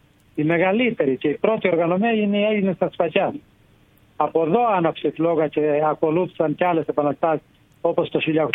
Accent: Crete, Greece; πήγα από το χωριό μου που γεννήθηκε

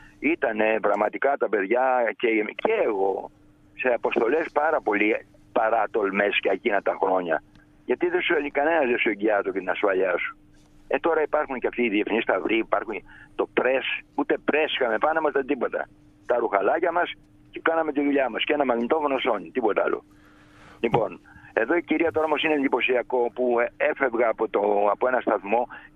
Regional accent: Florina, Western Macedonia, Greece; όταν μου έγινε πρόταση από την πατρίδα μου τη Φλόρινα να μπω στην πολιτική.

